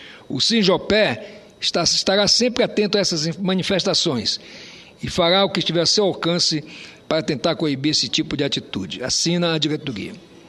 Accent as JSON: {"language": "Portuguese", "region": "Roraima", "country": "Brazil", "said": "como roraimense"}